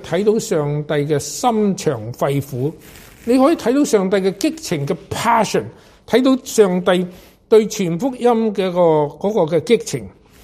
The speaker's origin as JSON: {"language": "Cantonese", "country": "Hong Kong", "tie": "born or raised there", "said": "好高兴今日翻翻嚟我嘅故乡啊！灵泉系我嘅母堂"}